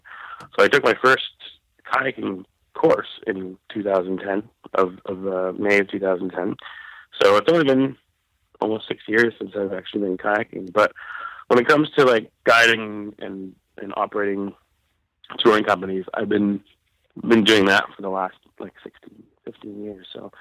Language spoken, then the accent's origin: English; Ontario, Canada; Because growing up in Ontario, most of my life I was canoeing, right?